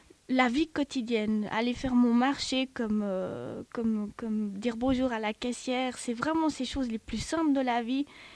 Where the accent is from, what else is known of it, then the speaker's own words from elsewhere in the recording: Southern Italy, Italy; Je suis originaire du sud de l'Italie